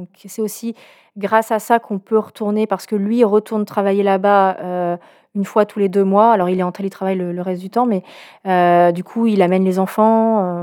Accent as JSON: {"language": "French", "region": "Brittany", "country": "France", "said": "Enfin, moi, je suis bretonne, donc on est partis de Bretagne à ce moment-là."}